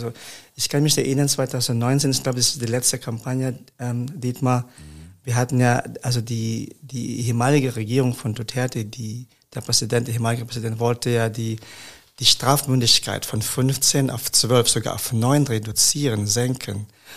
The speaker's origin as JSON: {"language": "German", "town": "Olongapo", "region": "Central Luzon", "country": "Philippines", "tie": "born or raised there", "second_language": "German", "lives_now": "Germany", "said": "ich bin aufgewachsen in Olongapussy, die wir auch paradiesisch befindet. Das ist, wie gesagt, geprägt von Prostitution."}